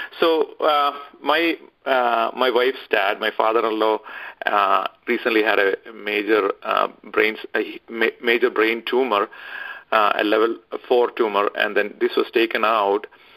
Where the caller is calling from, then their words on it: Orlando, Florida, United States; I'm calling from Orlando, Florida.